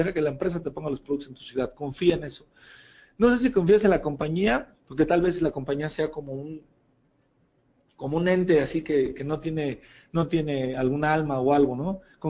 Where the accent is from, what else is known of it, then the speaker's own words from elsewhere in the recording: Mexico City, Mexico; Y ahora con lo que pasó acá en mi país, en México, y sobre todo en mi ciudad, en la Ciudad de México